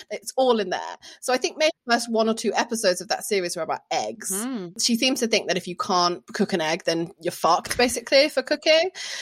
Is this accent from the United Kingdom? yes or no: yes; Birmingham, West Midlands, United Kingdom; Although I grew up in Birmingham